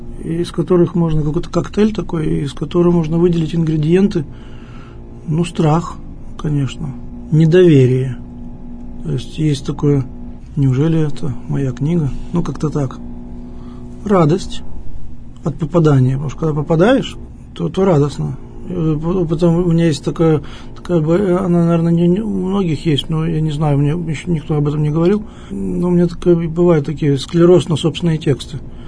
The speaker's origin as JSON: {"language": "Russian", "town": "Lviv", "region": "Lviv Oblast", "country": "Ukraine", "tie": "born there", "said": "родился во Львове, да, я родился во Львове, в столице Западной Украины"}